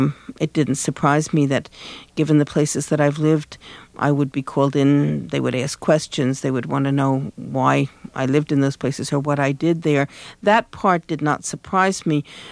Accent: New Mexico, United States; moved away as an adult; also born or lived in New York City; I was born here 52 years ago in New York City. I grew up in New Mexico on the desert, and when I left and went to Latin America in 1961

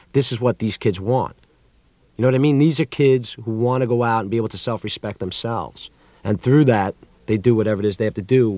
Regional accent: Baldwin, New York, United States; also born or lived in Woodmere; Well, that's interesting because I grew up in Baldwin first, which is 20 minutes away from the Five Towns or something. And Baldwin is a much different town. I mean, it's much more of a working class town, you know. And then I moved to Woodmere

